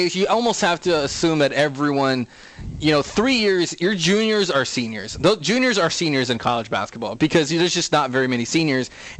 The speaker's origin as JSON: {"language": "English", "region": "Texas", "country": "United States", "said": "I'm from the Hill Country. We don't have weather. It's just dry all the time."}